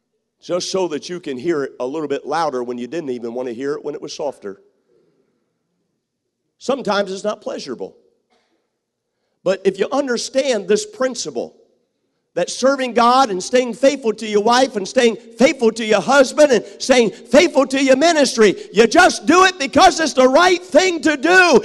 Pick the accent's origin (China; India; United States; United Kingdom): United States; Northeast; also born or lived in Mississippi; I was raised in the Northeast. We used to travel. New York City was only 4 hours from my home.